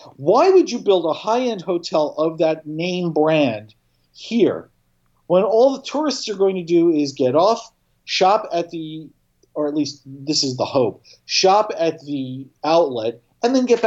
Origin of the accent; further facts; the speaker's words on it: New York, United States; now in St. George, United States; When I moved down to this neighborhood, St. George, 27 years ago, from the other end of the island, I'm from the South Shore, the very suburban area.